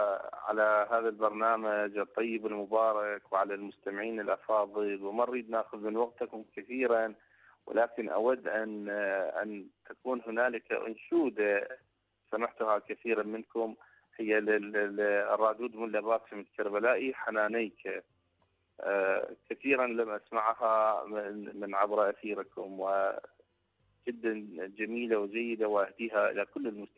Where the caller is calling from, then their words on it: Baghdad, Baghdad Governorate, Iraq; من بغداد.